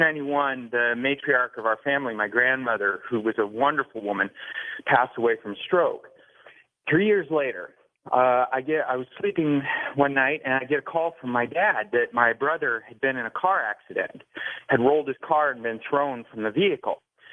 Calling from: Canada; I'm calling you from the Great White North here. We're buried

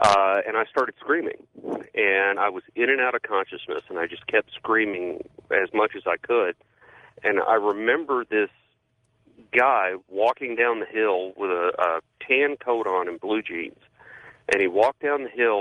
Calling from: Lubbock, Texas, United States; Hey, I'm calling from Lubbock, Texas.

